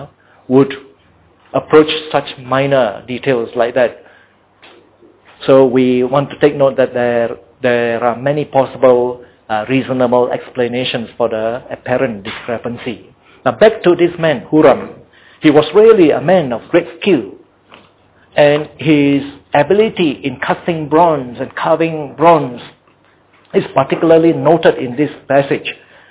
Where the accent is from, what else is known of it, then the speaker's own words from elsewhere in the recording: Muar, Johor, Malaysia; also born or lived in Batu Pahat; So when people ask me, where were you born? I say, Batu Pahat. Oh, but actually, I was raised up in Muar. Okay? So if you ask me, where was my hometown? I would say Muar, not Batu Pahat, you see. Although that was the place where I was born